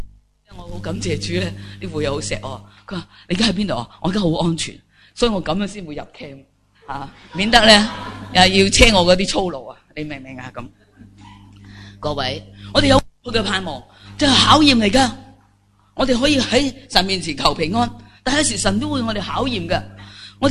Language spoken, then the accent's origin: Cantonese; Hong Kong; 特别我哋而家都系我哋香港人几幸福噶啦